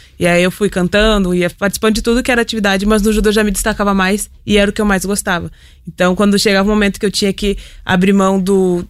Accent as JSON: {"language": "Portuguese", "country": "Brazil", "said": "podem perceber que eu sou brasileira, nasceu lá no Brasil pelo judô"}